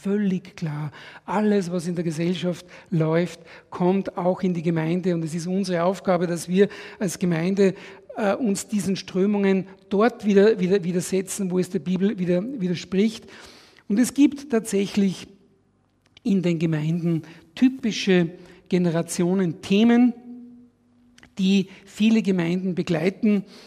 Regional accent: Austria; Ich als Österreicher darf hier in der Schweiz predigen

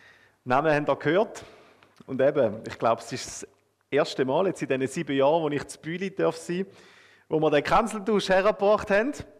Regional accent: Eastern Switzerland, Switzerland; born there; Und ihr hört, ich bin gebürtiger Ostschweizer. Ich rede nicht Zürichdeutsch.

